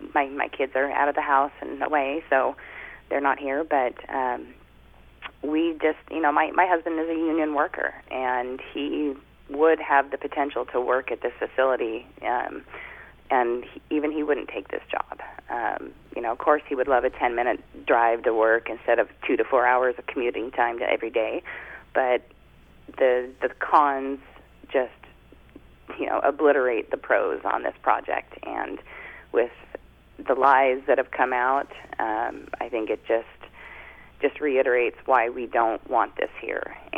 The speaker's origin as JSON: {"language": "English", "town": "Vancouver", "region": "Washington", "country": "United States", "tie": "born or raised there", "said": "Yeah, we grew up in Vancouver, my husband and I, but spent a lot of time in Kalama, fishing, hunting, rock hounding, camping."}